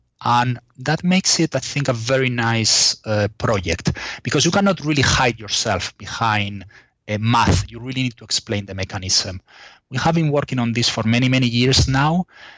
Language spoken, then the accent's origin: English; Spain; I'm originally from Spain.